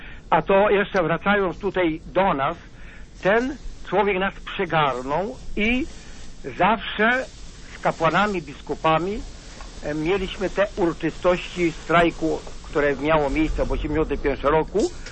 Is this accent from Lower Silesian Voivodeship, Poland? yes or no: no; Jarosław, Subcarpathian Voivodeship, Poland; Jestem chłopem, pochodzę z pod Jarosławia, miasta.